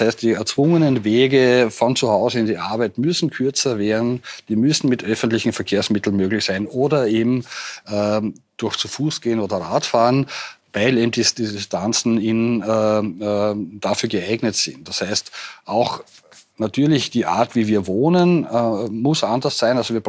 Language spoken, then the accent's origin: German; Austria; bei uns in Österreich